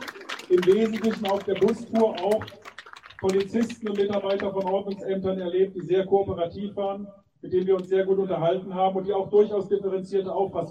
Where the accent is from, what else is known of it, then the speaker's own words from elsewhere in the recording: Leipzig, Saxony, Germany; Ich komme hier aus Leipzig.